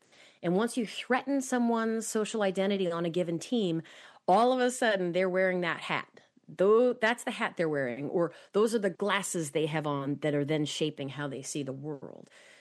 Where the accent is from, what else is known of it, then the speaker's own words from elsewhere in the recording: New Hampshire, United States; now in New Jersey, United States; I always will say, so I grew up in New Hampshire, and that being a Granite Stater, being a New Hampshireite is a very big part of who I am. But I've lived in New Jersey for 20 years.